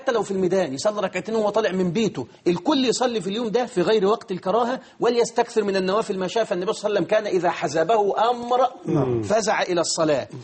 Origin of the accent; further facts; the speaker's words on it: Egypt; بلدنا مصر